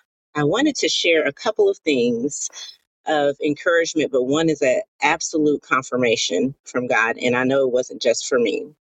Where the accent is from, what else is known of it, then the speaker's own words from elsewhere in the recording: Houston, Texas, United States; from Houston, Texas.